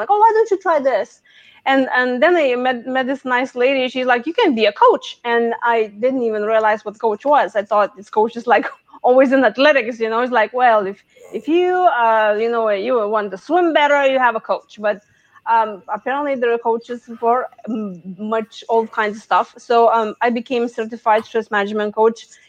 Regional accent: Lithuania; moved away; So I came from Lithuania 20 years ago. And I came of thinking I probably will not stay. I will be just like a little tourist first. But then I realized, well, that's a great land of opportunities. And then my parents came along.

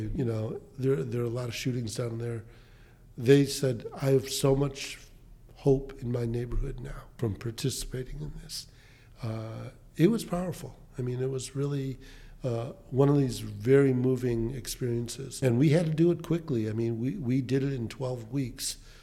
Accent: Chicago, Illinois, United States; And when you talk about me growing up in Chicago and sitting on different not-for-profit boards, I knew which bank to go to, you know.

